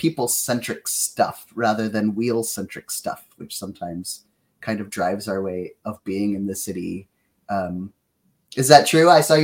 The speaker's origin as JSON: {"language": "English", "region": "South Dakota", "country": "United States", "tie": "born or raised there", "said": "And I, growing up in South Dakota, I understand that when you live in a space where everything is very far apart, having a car is sometimes your life bridge to different spaces."}